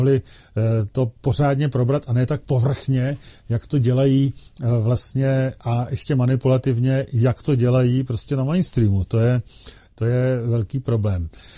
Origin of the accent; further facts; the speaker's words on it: Plzeň, Plzeň Region, Czechia; já jsem z Plzně, jedu z Plzně